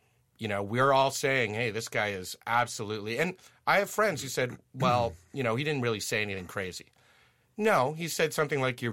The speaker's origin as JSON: {"language": "English", "town": "Ottawa", "region": "Ontario", "country": "Canada", "also_born_or_lived": "Germany", "said": "I'm from Ottawa. I'm from Riverside Park. I was born in Germany. My dad was in the military."}